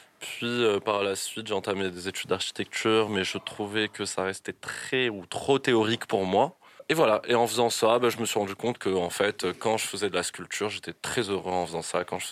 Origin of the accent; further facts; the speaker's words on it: Casablanca, Casablanca-Settat, Morocco; j'ai grandi à Casablanca et je me suis rendu compte que c'était une ville... Enfin, j'ai grandi autour du béton, globalement.